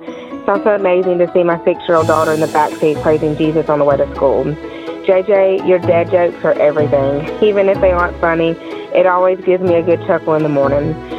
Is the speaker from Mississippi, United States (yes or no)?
yes; Brookhaven, Mississippi, United States; and I'm from Brookhaven, Mississippi.